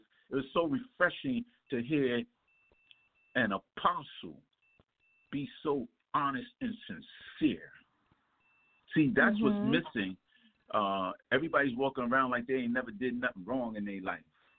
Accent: New York, United States; now in Alabama, United States; It is hard enough even being accredited and being in Alabama. I'm from New York.

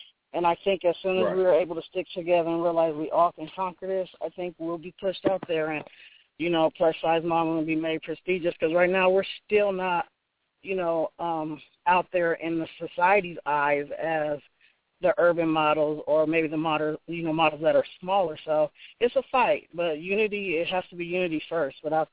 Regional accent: San Mateo, California, United States; I am from San Mateo, California, which is about 15 minutes outside of San Francisco.

